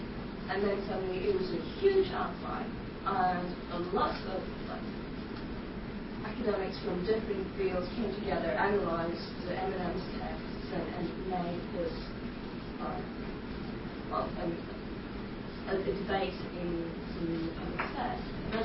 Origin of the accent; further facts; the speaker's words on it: Norway; I'm from Norway, and it's a very, very white society.